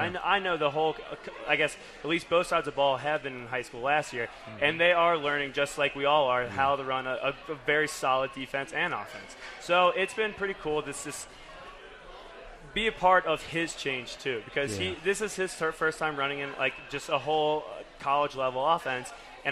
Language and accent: English; Charlotte, North Carolina, United States; I'm from Charlotte, North Carolina. So Christian's a hometown guy for me.